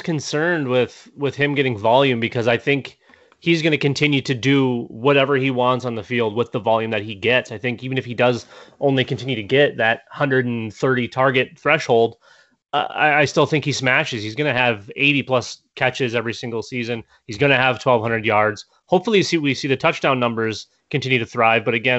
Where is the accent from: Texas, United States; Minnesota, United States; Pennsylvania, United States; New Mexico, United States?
Minnesota, United States; And again, for anyone listening that maybe isn't sure, I am from Minnesota.